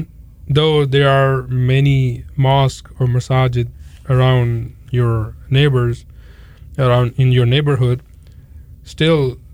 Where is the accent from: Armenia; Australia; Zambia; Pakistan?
Pakistan; moved away as an adult; now in United States; Well, I'm from Pakistan. Came here as a student. Went to college here.